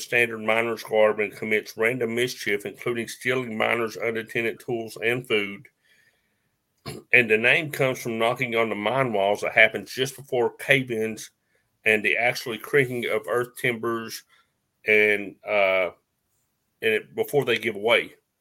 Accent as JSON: {"language": "English", "region": "Appalachia", "country": "United States", "said": "you know, we're both from the Appalachians"}